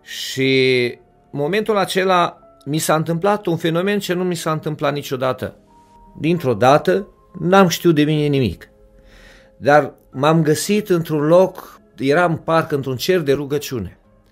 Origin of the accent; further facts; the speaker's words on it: Oradea, Bihor County, Romania; sunt din Oradea